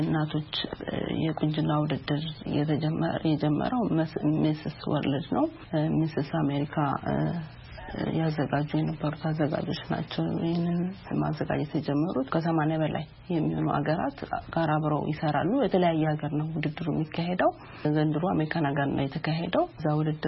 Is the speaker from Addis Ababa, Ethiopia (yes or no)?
no; Dire Dawa, Ethiopia; ተወልጄ ያደኩት በድሬዳዋ ከተማ ነው።